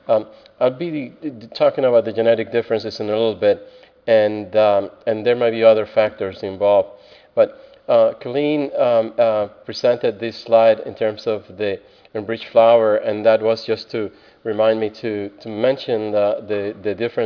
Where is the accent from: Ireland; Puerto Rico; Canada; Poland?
Puerto Rico; if you ask me in Spanish, of where are you from or who are you, I say I'm Puerto Rican. I don't say I'm Hispanic.